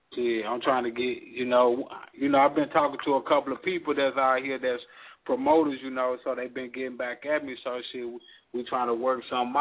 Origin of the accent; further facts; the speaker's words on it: Mississippi, United States; also born or lived in Miami; I'm from Mississippi, by way to Miami, shit, interstate, you name, I'd have been there